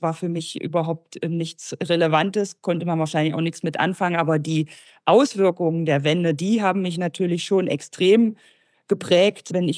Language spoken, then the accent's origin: German; Quedlinburg, Saxony-Anhalt, Germany; born there; Ich bin hier bei uns im Landkreis Harz geboren, in Quedlinburg, 1982.